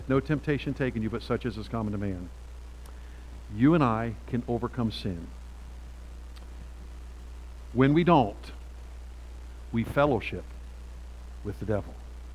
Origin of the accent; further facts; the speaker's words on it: United States; Being an American is a great blessing.